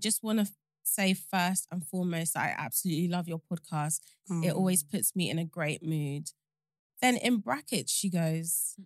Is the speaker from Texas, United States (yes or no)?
no; Atlanta, Georgia, United States; I live in the US and I'm from Atlanta.